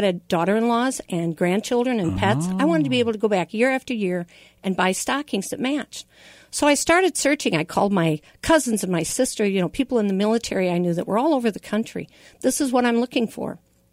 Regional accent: Quad Cities, United States; my dad was taking care of, we're from the Quad Cities.

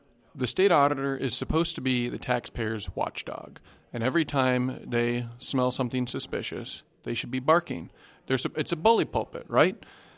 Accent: Decorah, Iowa, United States; You know, I was born and raised in Decorah. My first job was catching chickens. I like to hunt. It's a very stereotypically rural background.

